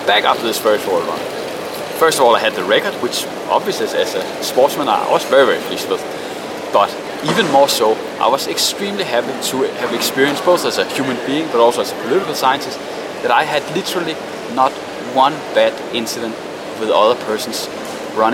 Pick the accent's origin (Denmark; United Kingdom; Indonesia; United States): Denmark; English is a second language; I am from Denmark, obviously. We're here in Copenhagen